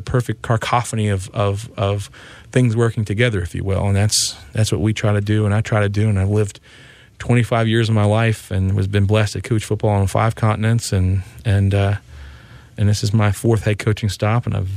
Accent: United States; and I'm unapologetically American, that we are to apologize sometimes for being Americans

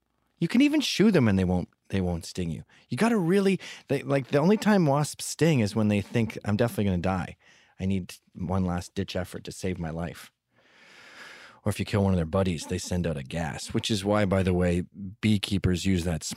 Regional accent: Canada; I'm from Canada and I'm used to more rugged terrain?

